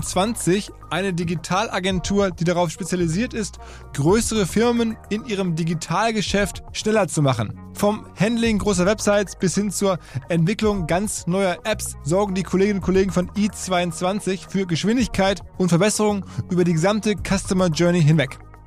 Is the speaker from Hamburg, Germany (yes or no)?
yes; Hamburg, Germany; als Hamburger